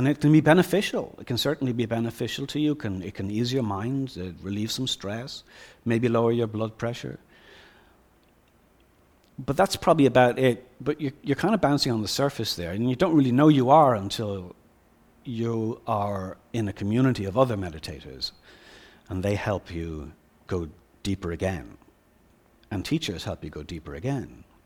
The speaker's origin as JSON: {"language": "English", "country": "Ireland", "tie": "born or raised there", "said": "I grew up in Ireland, and I grew up in a country that had not really resolved itself as a country."}